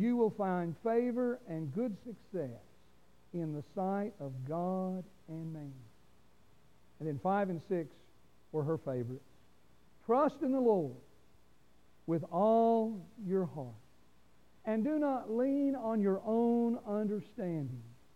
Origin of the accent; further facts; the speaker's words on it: Louisville, Kentucky, United States; born there; But I was born in Louisville, Kentucky.